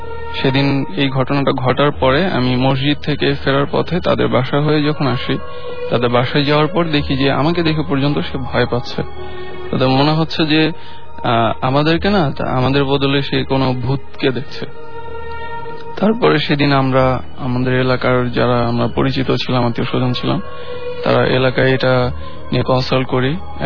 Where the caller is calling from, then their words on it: Shantinagar, Dhaka Division, Bangladesh; শান্তিনগর থেকে আসছি।